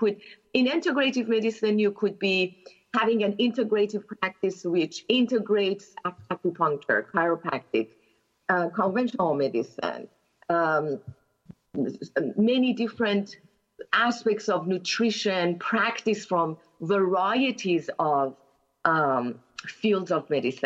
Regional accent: Los Angeles, California, United States; So I live in Los Angeles. I'm from Los Angeles, California, and practice here.

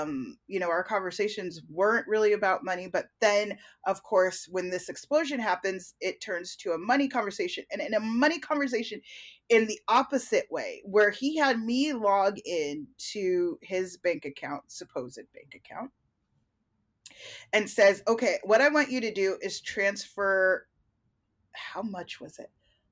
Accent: New York, United States; accent: New York; now in California, United States; I know my New York accent is in there, but it sounds different now that I'm here in California for so long.

